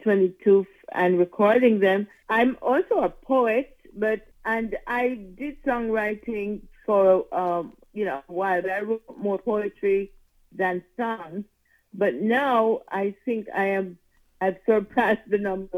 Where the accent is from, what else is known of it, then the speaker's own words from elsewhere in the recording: Jamaica; born there; I'm Jamaican born.